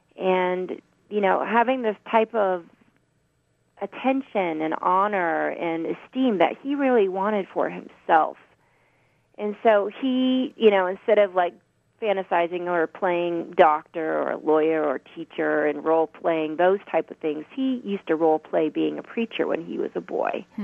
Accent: Indiana, United States; I'm also from Indiana.

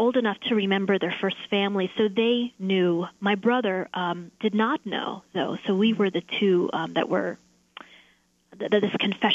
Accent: United States; I grew up in America with all of the opportunities and the privileges that come with that.

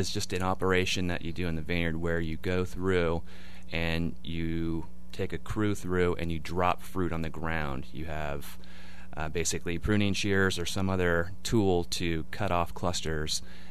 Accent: Napa, California, United States; And I'm from Napa, third generation Napan

